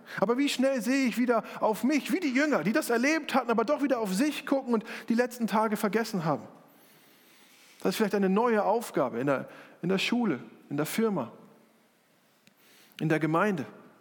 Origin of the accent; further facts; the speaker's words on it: Northern Germany, Germany; In meiner Heimatgemeinde in Norddeutschland